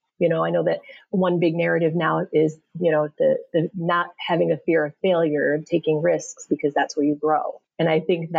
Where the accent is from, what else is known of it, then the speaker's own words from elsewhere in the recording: Michigan, United States; So I grew up here in Michigan. If you're generous, you could call it the very northernmost suburbs of Detroit. It was really a small country town here in Michigan.